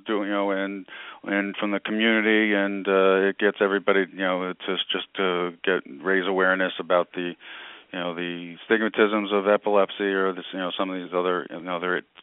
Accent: Long Island, New York, United States; I grew up on Long Island my whole life

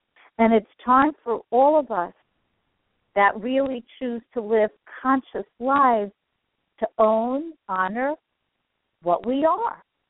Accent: New York, United States; Now, I'm from New York, which is a wonderful place for that.

